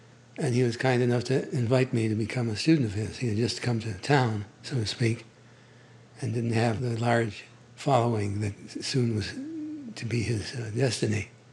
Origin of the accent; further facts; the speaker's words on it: Cleveland, Ohio, United States; I was, I thought, superior to all of them because I came from Cleveland.